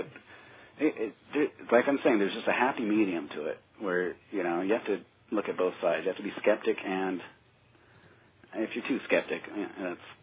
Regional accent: United States; born there; I keep up with the TV and what goes on in the States. I'm American by birth, so... I'm still in touch with a lot of people over there.

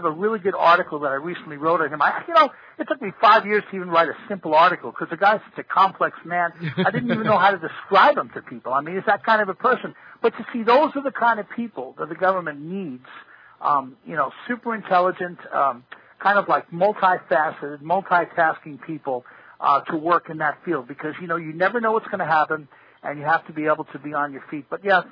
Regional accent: New York, United States; I grew up on Long Island in New York, and, you know, I had a former government scientist living across the street from me.

